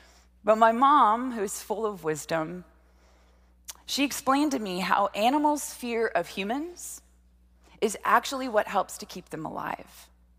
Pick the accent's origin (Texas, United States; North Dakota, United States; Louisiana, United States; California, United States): Texas, United States; I grew up right here in Central Texas on a lot of land